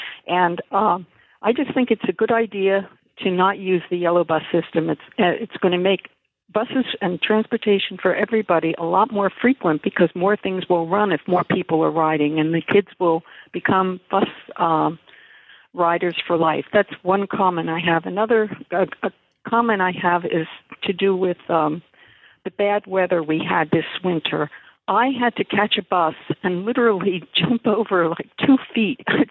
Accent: Philadelphia, Pennsylvania, United States; I said that I grew up in Philadelphia, and at age 11, I had to take the bus to junior high

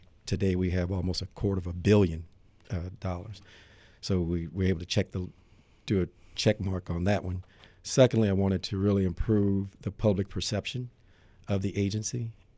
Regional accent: East Coast, United States; First, my wife and I were expecting our third child, we're from the East Coast, mm-hmm. my wife's family and my family.

